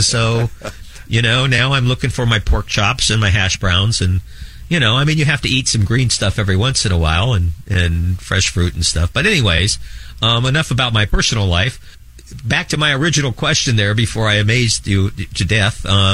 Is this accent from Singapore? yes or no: no; Midwest, United States; I'm from the Midwest, so you know, if it doesn't have meat or potatoes on the plate, then really and truly, what's the point?